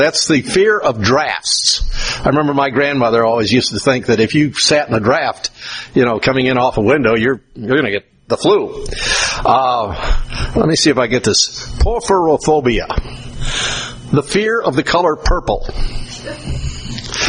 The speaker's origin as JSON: {"language": "English", "region": "New York", "country": "United States", "tie": "born or raised there", "said": "I know once in a while you see them in Missouri, and I grew up in New York State, and about once a year they'd have a pretty good display that you could see."}